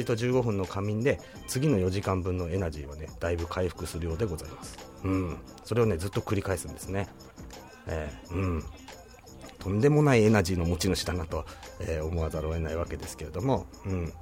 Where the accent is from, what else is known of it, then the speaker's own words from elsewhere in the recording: Tokyo, Japan; born there; 東京に出てきましたので、まあ東京生まれということになってますが、元はといえば山形県民でございます。